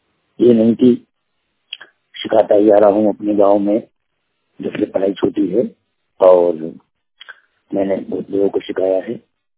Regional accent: Aligarh, Uttar Pradesh, India; जिला अलीगढ़ का रहने वाला हूँ एवं मैंने वृंदावन से थोड़ी बहुत पढ़ाई की हुई है

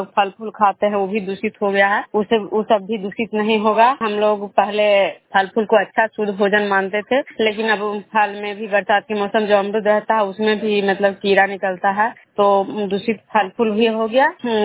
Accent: Vishnupur, Bihar, India; मैं विष्णुपुर ग्राम खुजरा पंचायत नालंदा जिला नगर प्रखंड के निवासी हूँ।

